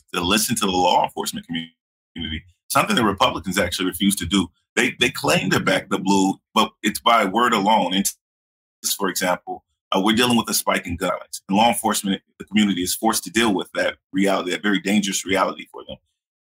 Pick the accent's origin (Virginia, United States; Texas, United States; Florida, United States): Texas, United States; He's in fact been criminally indicted for the past 5 years in my hometown in Collin County for securities fraud charges.